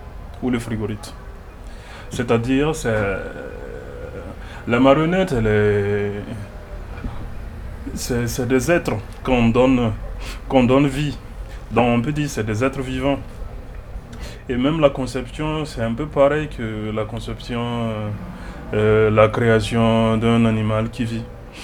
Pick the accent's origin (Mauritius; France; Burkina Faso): Burkina Faso; Ouagadougou, Centre; Même chez moi à Ouaga, il n'y a pas plusieurs points où je peux trouver.